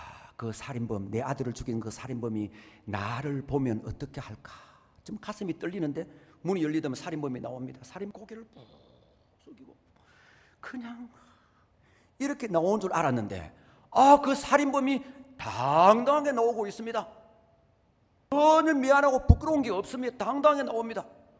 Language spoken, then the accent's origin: Korean; Miryang, South Gyeongsang, South Korea; 왜냐하면 저 고향이 미량이거든요.